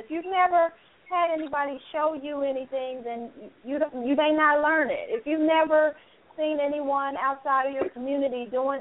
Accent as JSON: {"language": "English", "town": "Kansas City", "region": "Missouri", "country": "United States", "said": "I'm from the Shelby State. Yeah, Missouri in the house. KC in the house, straight out of KC."}